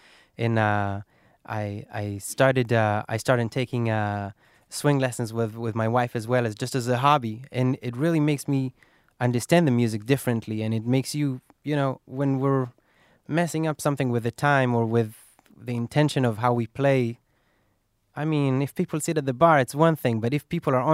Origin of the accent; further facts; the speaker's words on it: Israel; Me and Asaf and Aran, we're all from Israel, and we've known each other, and we've been playing together since we're like 15